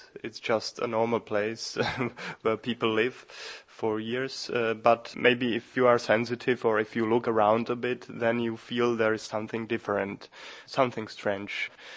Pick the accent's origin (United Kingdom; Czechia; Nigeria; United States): Czechia; Bohemia; moved away; also born or lived in Prague; Well, I was born in Prague, but as I was 3 years old, I went with my parents to Giant Mountains, which is in the north, northeast of Bohemia, so directly in this region.